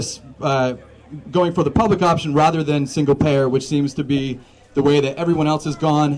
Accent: Hudson, New York, United States; I'm from Hudson. I grew up in Columbia County.

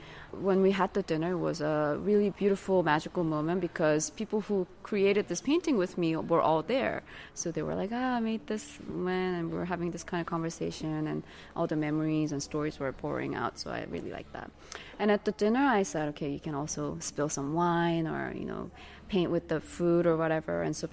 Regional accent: Jeju, South Korea; English is a second language; I'm from South Korea, and I live on this island called Jeju.

